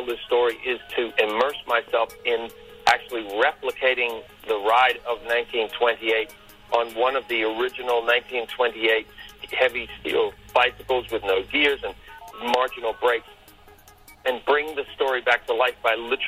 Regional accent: Christchurch, Canterbury, New Zealand; Turns out that this New Zealand rider is from my hometown in Christchurch, New Zealand, where I'm from.

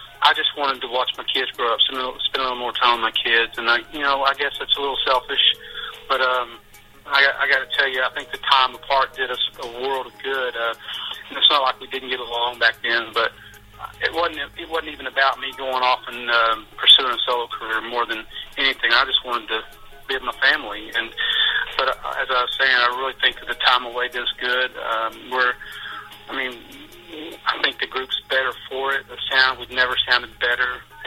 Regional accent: Texas, United States; we're all originally from Texas, and we didn't really meet until Nashville in 1992.

